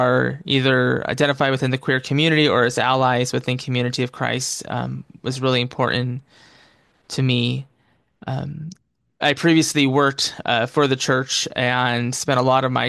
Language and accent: English; Washington, United States; also born or lived in Oregon; I'm from the Northwest USA, so from the Seattle, Washington area, just north of there, and have spent most of the past 10 plus years in Oregon, where I currently reside.